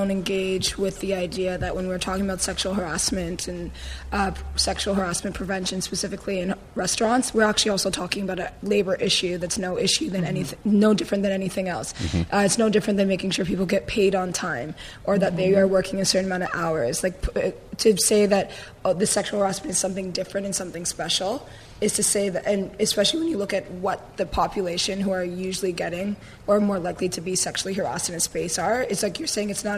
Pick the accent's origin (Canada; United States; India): Canada; I'm very Canadian